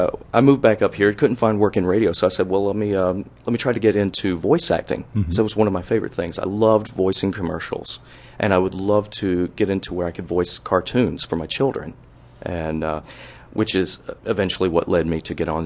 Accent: Durham, North Carolina, United States; also born or lived in Tallahassee, Florida; Oh, I'm born and raised in Durham.

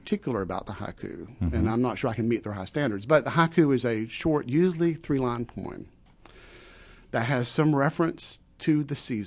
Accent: North Carolina, United States; I am from northwestern North Carolina.

